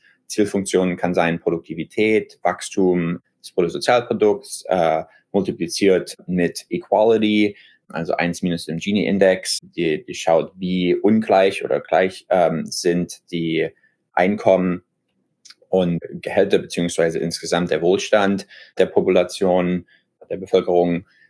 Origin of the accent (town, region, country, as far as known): Dresden, Saxony, Germany; accent: Saxon